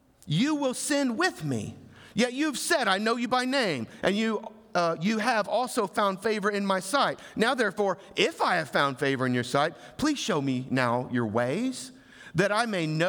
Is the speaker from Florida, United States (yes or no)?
yes; Florida, United States; also born or lived in Oklahoma / South Carolina; now in Arizona, United States; I was born in Oklahoma, grew up in North Florida, went to college in South Carolina, came to Arizona.